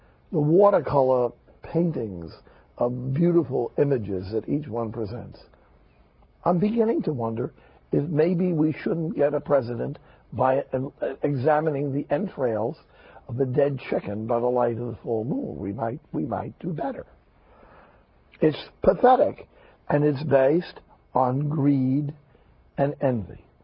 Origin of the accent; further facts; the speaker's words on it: Jersey City, New Jersey, United States; I grew up in Jersey City. When I was a kid, one of the politicians in Jersey City